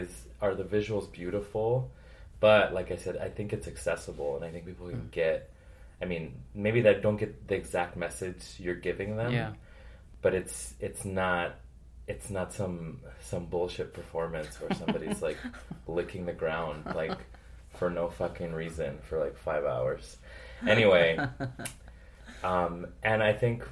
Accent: Las Vegas, Nevada, United States; I also think about like where I come from. Like, I'm from Las Vegas.

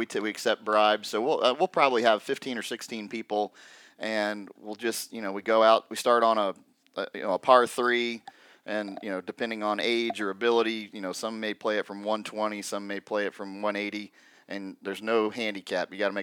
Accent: Ponte Vedra Beach, Florida, United States; That's my hometown is Ponte Vedra Beach.

